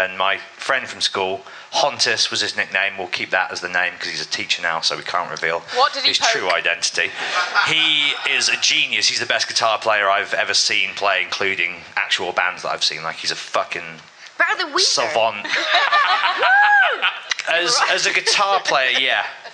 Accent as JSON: {"language": "English", "town": "Birmingham", "region": "West Midlands", "country": "United Kingdom", "tie": "born or raised there", "said": "Because I realised when you asked me, what was it like growing up in Birmingham? You must have some stories."}